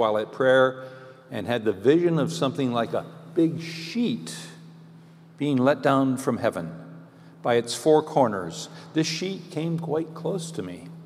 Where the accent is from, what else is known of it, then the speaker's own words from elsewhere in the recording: Kalamazoo, Michigan, United States; Tom and I grew up in Millwood, long before Millwood was part of the city of Kalamazoo even.